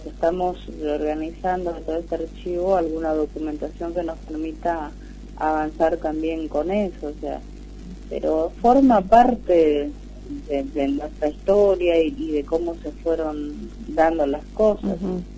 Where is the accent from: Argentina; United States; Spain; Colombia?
Argentina; Misiones; estoy pensando en mi pueblo, de Misiones